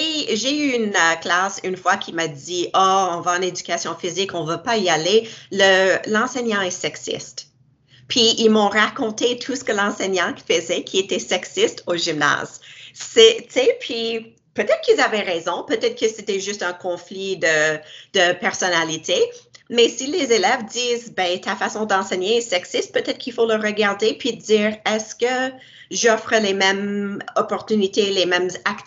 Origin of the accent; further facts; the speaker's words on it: Canada; Et moi, j'ai grandi au Canada, on n'a pas la même historique entre les races.